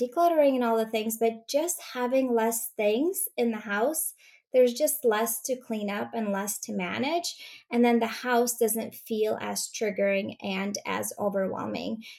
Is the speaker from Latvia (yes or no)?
yes; Latvia; So my mom, I grew up in Latvia. That's where I was born.